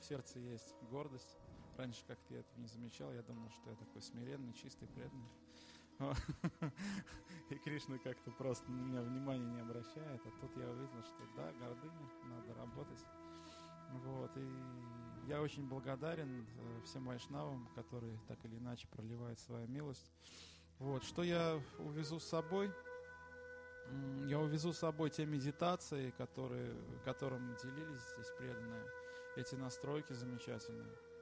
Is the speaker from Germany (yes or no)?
no; Penza, Penza Oblast, Russia; я из Пензы, плакать я не буду.